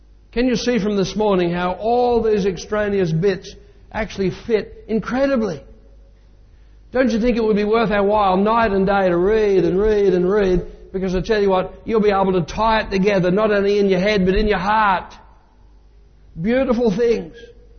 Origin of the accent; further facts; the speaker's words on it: England, United Kingdom; I'm as English as you get, except maybe for Russell over here, you know?